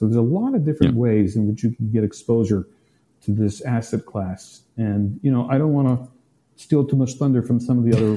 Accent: United States; I'm an American.

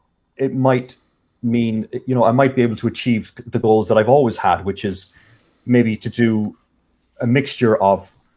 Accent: Castlebar, Connacht, Ireland; I went with the kind of a castle theme because I'm from Castlebar.

